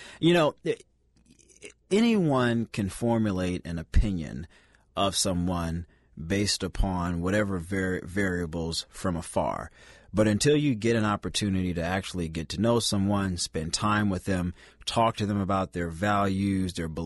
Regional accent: New Orleans, Louisiana, United States; I'm from New Orleans originally. I get this stuff. I've seen it personally.

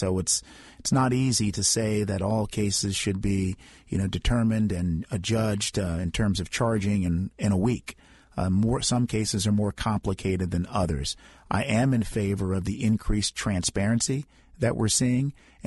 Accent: Washington, District of Columbia, United States; I know just growing up in the District of Columbia, what my parents taught me

